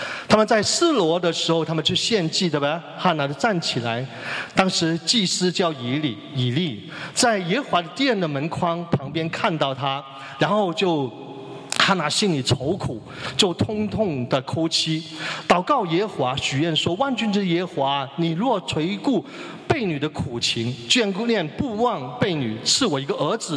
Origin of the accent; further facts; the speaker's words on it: China; 我们中国人很含蓄哦，不容易讲，但是也要学习